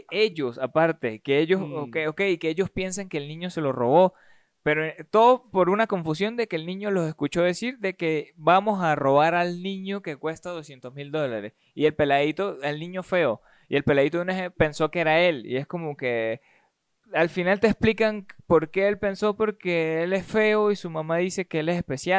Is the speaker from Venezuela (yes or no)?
yes; Venezuela; yo soy venezolano